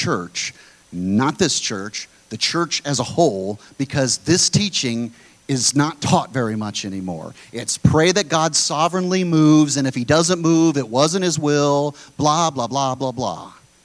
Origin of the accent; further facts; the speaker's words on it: United States; I'm an American. I love this country, but I do not mix the two.